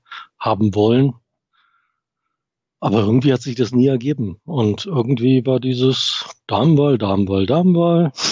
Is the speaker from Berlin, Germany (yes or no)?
yes; Berlin, Germany; als Berliner